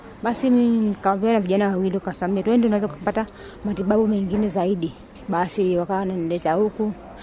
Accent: Sumbawanga, Rukwa, Tanzania; Mara ya pili nikaenda Sumbawanga mjini kule kwetu kijijini, nikatibiwa kwa mara ya pili, haikutokea nafuu.

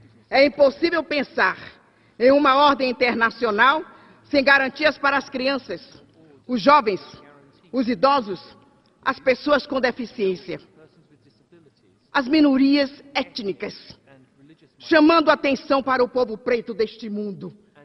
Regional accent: Brazil; Eu sou brasileira. Assalamu alaikum. Eu falo árabe.

